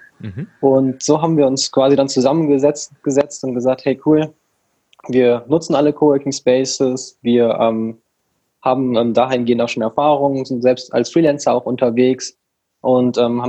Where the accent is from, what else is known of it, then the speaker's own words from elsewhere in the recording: Rhineland, Germany; wir kommen hier aus dem Rheinland